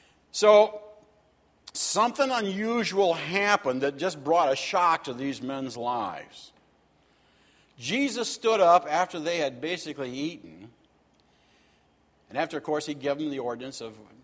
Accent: the South, United States; You notice I say wash because I was from the South, a family.

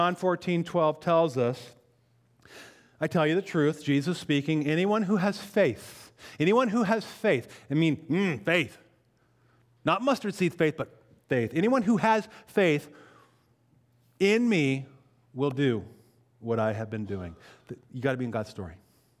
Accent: Winthrop, Washington, United States; I grew up in Winthrop, Washington. And after the ditches were turned off and the fall rolled into winter, we had snow forever.

